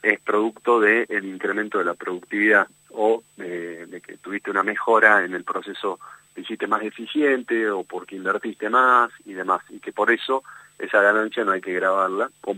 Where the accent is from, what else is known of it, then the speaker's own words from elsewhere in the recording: Salta, Argentina; Digo, yo soy salteño, en el caso de Salta